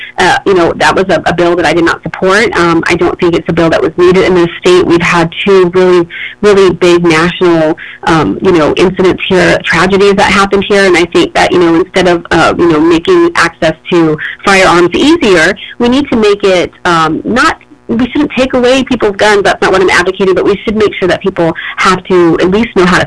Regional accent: New York, United States; You know, like you said, I'm originally from New York.

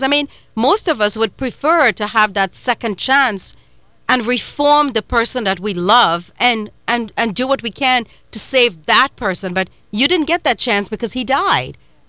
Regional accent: Trinidad & Tobago; You know, of course, I'm from Trinidad and Tobago, and we've had Scottish people in our lives.

